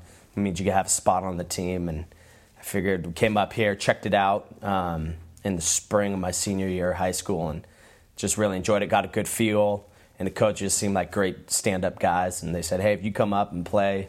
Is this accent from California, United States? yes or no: yes; San Diego, California, United States; now in Boise, United States; she's an Idaho gal, and I'm obviously from San Diego, and you know, we knew we were going to start a family pretty early, and we just decided staying in Boise was the right fit. Trying to move back to San Diego